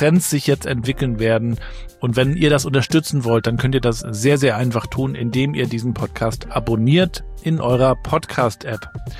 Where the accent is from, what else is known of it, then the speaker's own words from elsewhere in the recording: Mecklenburg-Vorpommern, Germany; Wir sind ja auch beide aus Mecklenburg-Vorpommern